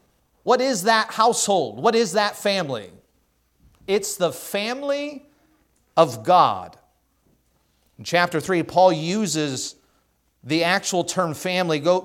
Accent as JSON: {"language": "English", "country": "United States", "said": "Now, I am thankful that I am an American."}